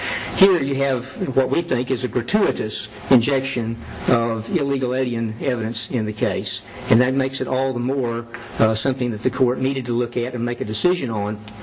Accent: Texas, United States; It changed a lot since I grew up in Jack County, and it's a lot bigger, and it's kind of a bedroom community now of the Fort Worth area.

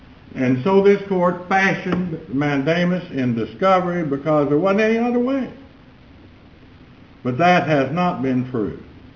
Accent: Alpine, Texas, United States; First, next time I'm going to announce that I'm from Alpine, Texas, so I won't wear this court out to be the last to argue either.

